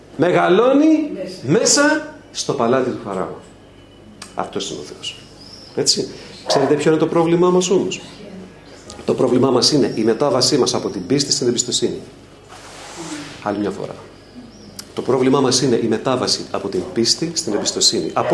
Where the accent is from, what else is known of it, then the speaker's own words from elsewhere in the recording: Piraeus, Attica, Greece; θα το πω πειραιώτικα γιατί είμαι από τον Πειραιά